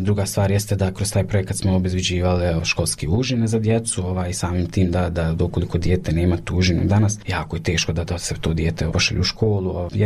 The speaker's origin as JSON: {"language": "Bosnian", "town": "Kakanj", "region": "Federation of Bosnia and Herzegovina", "country": "Bosnia & Herzegovina", "said": "dolazim iz Kaknje"}